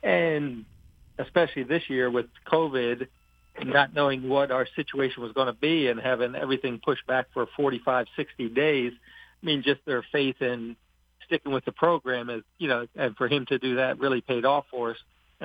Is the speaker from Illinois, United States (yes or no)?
no; Bowie, Maryland, United States; also born or lived in Philadelphia, United States; was born in Philadelphia, and we moved from Pennsylvania down to Maryland, and a fellow who ended up being a fellow trainer himself was my best friend in Bowie, Maryland